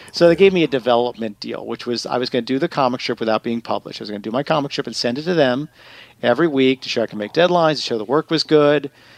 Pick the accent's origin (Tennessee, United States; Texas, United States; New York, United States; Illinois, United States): New York, United States; I grew up in Long Island, New York. I grew up in hindsight, a pretty idyllic suburban upbringing.